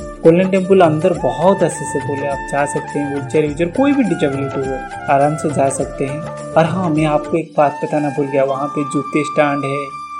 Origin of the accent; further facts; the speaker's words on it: India; I am proud कि मैं Indian हूँ, मैं इंडिया में पैदा हूँ और मेरे इंडिया में ये सब है।